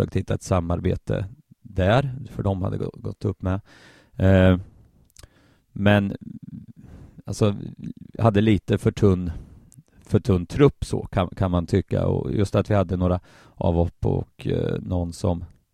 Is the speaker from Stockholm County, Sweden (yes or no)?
no; Linköping, Östergötland, Sweden; förutom när jag var juniortränare någon gång eller för något pojklag hemma i Linköping